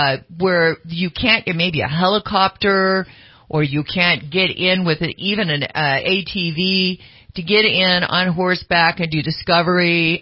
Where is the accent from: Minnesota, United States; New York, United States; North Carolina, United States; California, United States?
California, United States; Pleasant Valley; I grew up in Pleasant Valley area, which is outside of Pollock Pines, Diamond Springs, and a lot of, you know, manzanita, oak, river, creek beds